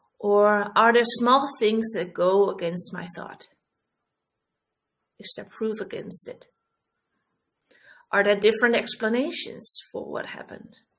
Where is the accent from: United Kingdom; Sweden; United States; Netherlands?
Netherlands; English is a second language